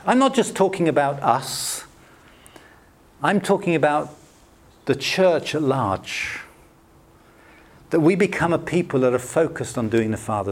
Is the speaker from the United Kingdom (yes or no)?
yes; United Kingdom; You see, we're British, aren't we? Most of us are British.